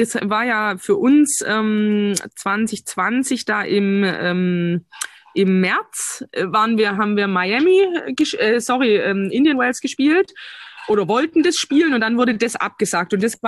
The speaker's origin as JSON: {"language": "German", "region": "Baden-Württemberg", "country": "Germany", "said": "Schwabenländle, gell, ist halt meine Heimat."}